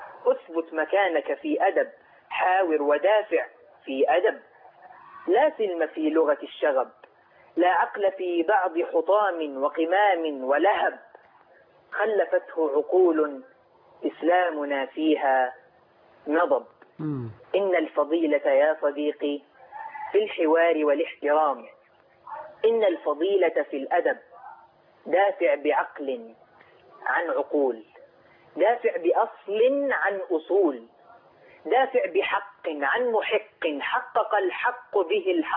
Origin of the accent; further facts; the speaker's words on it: Alexandria, Alexandria Governorate, Egypt; من الإسكندرية.